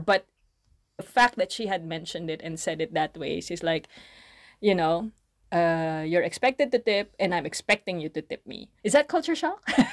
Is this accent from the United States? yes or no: no; Philippines; this was probably true even when I was younger growing up in the Philippines